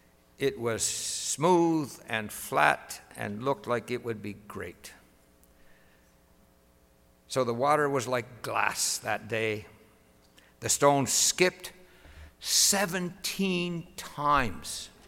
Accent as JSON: {"language": "English", "region": "Nova Scotia", "country": "Canada", "tie": "born or raised there", "said": "I was brought up on Cape Breton Island near a wide river called the Mira River."}